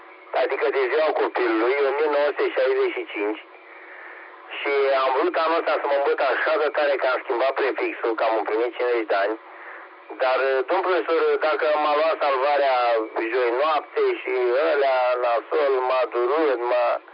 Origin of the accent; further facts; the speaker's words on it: Romania; Și noi suntem români și trebuie să iubim România.